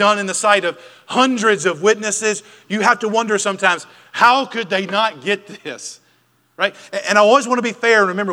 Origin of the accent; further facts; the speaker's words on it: Smithfield, Mississippi, United States; and I grew up in Smithfield, Mississippi, but for the sake of easiness, we'll just say Amory, because Smithfield doesn't have a Walmart.